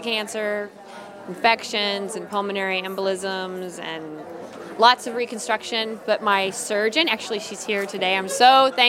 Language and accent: English; Illinois, United States; I'm a winemaker from Central Illinois